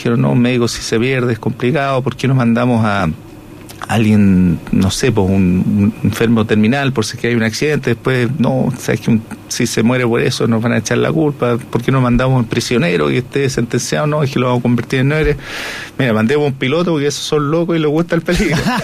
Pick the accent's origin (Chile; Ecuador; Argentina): Chile; como chileno, básicamente, o como extranjero